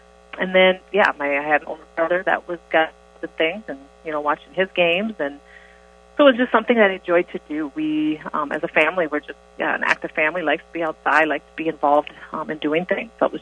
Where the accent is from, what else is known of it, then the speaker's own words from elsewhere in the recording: Orange City, Iowa, United States; I grew up in Orange City, Iowa, so just about 15 minutes from Sioux Center.